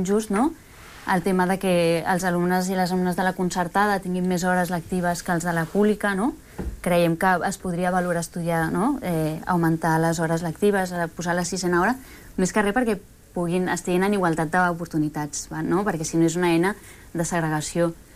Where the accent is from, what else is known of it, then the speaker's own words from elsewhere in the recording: Catalonia, Spain; Catalan is a second language; also born or lived in Argentina; Jo vaig néixer a Argentina i vaig venir aquí de petita i ara utilitzo el català, parlo en català amb la meva família, amb el meu fill